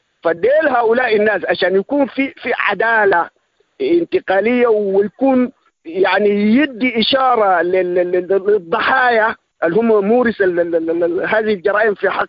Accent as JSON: {"language": "Arabic", "country": "Sudan", "said": "بلادنا السودان الحبيب"}